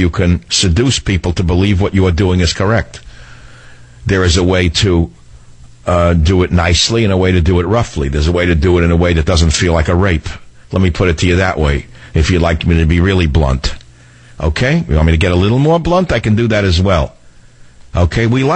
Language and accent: English; San Francisco, California, United States; you're the next up in this third hour on the Savage Nation in my hometown of San Francisco.